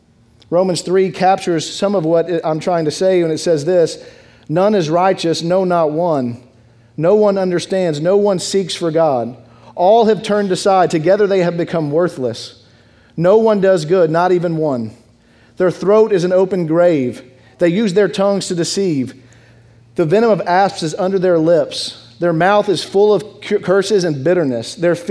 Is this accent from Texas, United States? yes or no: yes; Dallas, Texas, United States; So I grew up in Dallas, Texas, a big Dallas Cowboy fan